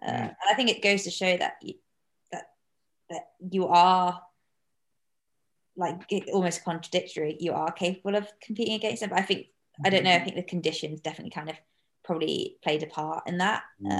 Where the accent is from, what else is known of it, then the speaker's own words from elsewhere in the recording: United Kingdom; running 29:55 as a Brit, it's almost like it's not gonna happen.